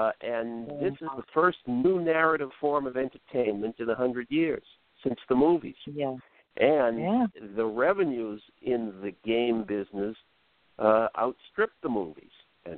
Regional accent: Boston, Massachusetts, United States; And I'm writing about them, and I'm saying here in California, even though I'm from Boston, I'm out here doing research.

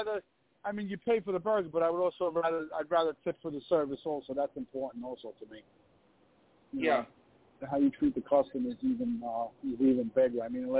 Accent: New York City, New York, United States; It's not like you go to New York City, because I'm from New York City.

